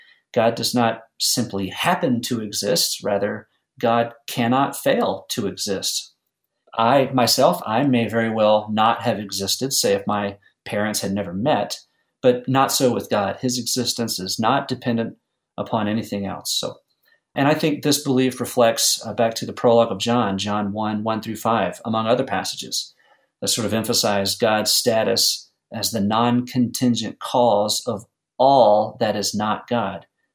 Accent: Louisiana, United States; I grew up in Louisiana, and every time we go home, my mother has a wonderful pot of red beans and rice waiting.

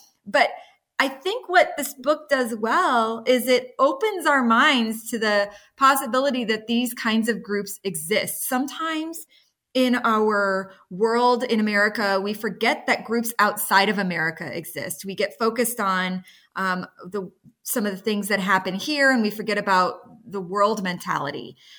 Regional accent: Texas, United States; even though I grew up in Texas.

